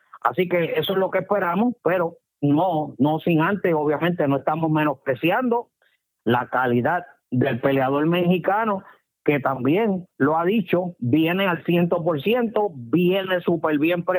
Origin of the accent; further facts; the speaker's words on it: Puerto Rico; lo único que yo espero como puertorriqueño